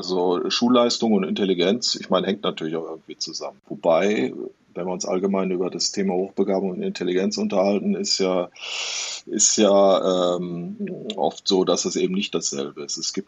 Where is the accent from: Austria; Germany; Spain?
Germany; North Rhine-Westphalia; Ich komme ja wirklich aus dem Arbeiterhaushalt. Ja, in einem Arbeiterhaushalt im Ruhrgebiet.